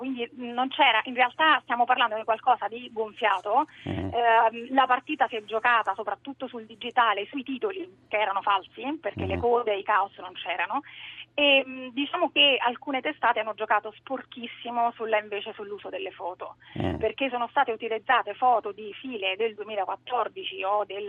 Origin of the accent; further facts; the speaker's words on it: Naples, Campania, Italy; now in Perugia, Italy; io sono napoletana però e devo rivendicare le mie origini. Ecco, vivo qui da 20 anni però, sì, vivo a Perugia da 20 anni.